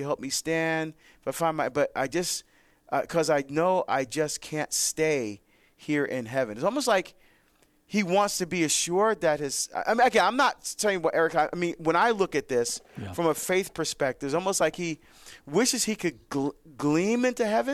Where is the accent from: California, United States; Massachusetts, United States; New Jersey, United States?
New Jersey, United States; Let's go to Teresa in New Jersey, my home state, listening on Sirius XM 130.